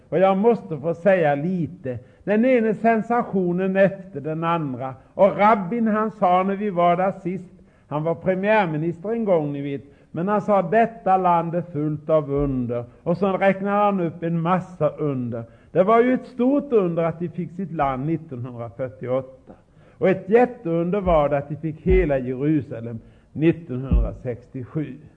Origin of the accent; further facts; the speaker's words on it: Hjälmseryd, Jönköping County, Sweden; accent: Hjälmseryd dialect; talar jag utpräglad hjälmsryska, och det är ett särskilt språk som ingen kan lära utom den som är född där.